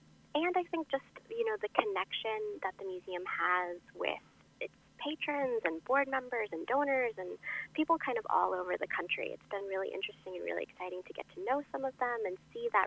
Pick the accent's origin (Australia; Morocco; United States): United States; Joyce, Iowa; Well, I'm from Joyce, Iowa, which is a really small town in north central Iowa.